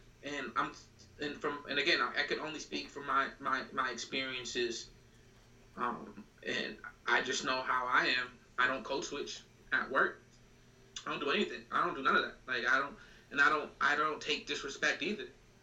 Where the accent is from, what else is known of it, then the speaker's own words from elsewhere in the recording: Boston, Massachusetts, United States; I grew up in Boston, right, where people say, like, yo, that's a white city, it's racist